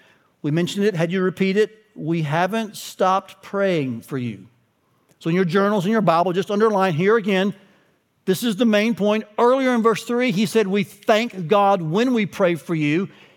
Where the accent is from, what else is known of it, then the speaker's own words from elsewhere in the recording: Chattanooga, Tennessee, United States; I grew up in Chattanooga, Tennessee, a place with the beautiful mountains.